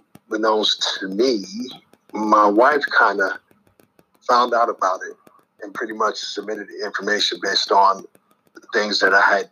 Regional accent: New York, United States; But I pretty much was born and raised in New York, learned a lot, you know, was the foundation for me being who I am to this day. So New York is great.

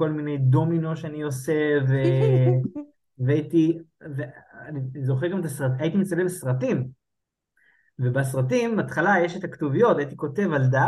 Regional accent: Lod, Central District, Israel; born or raised there; also born or lived in Yehud; now in Rishon LeZion, Israel

